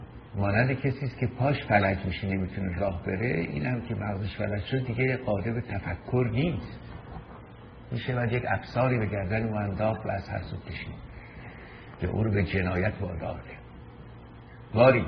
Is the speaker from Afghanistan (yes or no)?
no; Iran; این زبان پارسی دری که من به شما امروز سرمون بالا میگیریم و این ما ایرانی هستیم